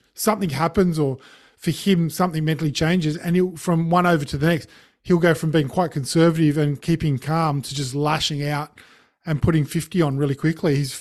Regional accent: Australia; Look, as even an Australian, proud Australian supporter, I can't speak highly enough of Stokes.

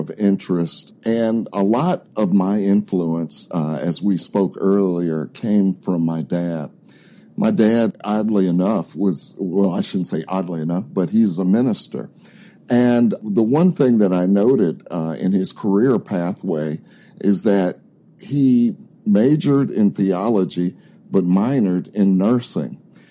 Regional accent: Nashville, Tennessee, United States; when I grew up here in Nashville, Tennessee, I grew up around a community of mentors who happened to be African-American physicians.

